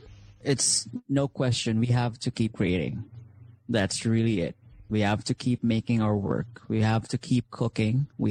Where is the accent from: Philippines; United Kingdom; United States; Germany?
Philippines